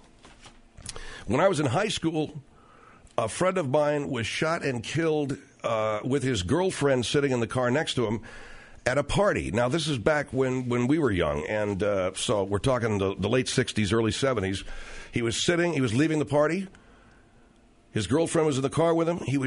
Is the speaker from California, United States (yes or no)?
yes; Arcadia, California, United States; The people in my hometown sure as hell knew about it. Arcadia in the San Gabriel Valley in Pasadena. Everybody knew about it there.